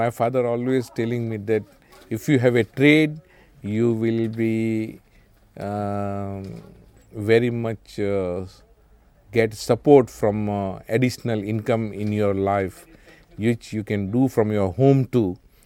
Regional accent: Mumbai, Maharashtra, India; English is a second language; moved away as an adult; I was born in Bombay City in India in 1951. Yeah. I brought up in Bombay up to 38 years.

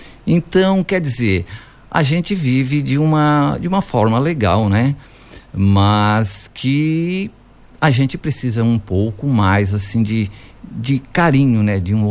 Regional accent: Lauro Müller, Santa Catarina, Brazil; nas épocas anteriormente, né, da nossa juventude em Lauro Miller, né, poucas opções

